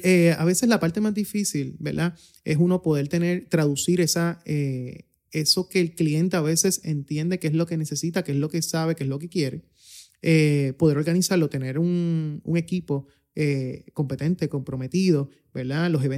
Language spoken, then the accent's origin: Spanish; Puerto Rico; en que en Puerto Rico somos latinos, nos gusta estrechar la mano, nos gusta vernos cara a cara para hacer negocios.